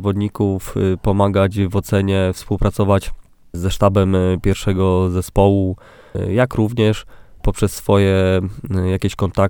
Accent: Warsaw, Masovian Voivodeship, Poland; now in Olsztyn, Poland; Ja pochodzę z Warszawy, więc no, większe miasto, większe korki.

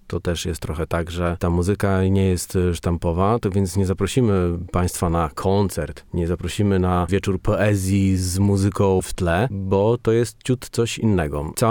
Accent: Olsztyn, Warmian-Masurian Voivodeship, Poland; Też jestem z Olsztyna od początku swego istnienia, a może i do samego końca.

